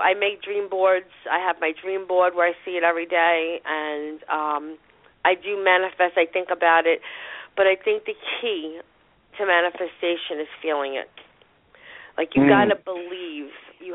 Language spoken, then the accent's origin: English; Brooklyn, New York, United States; So I headed back to where I was born and raised in Brooklyn, and I went to this place that sells these dogs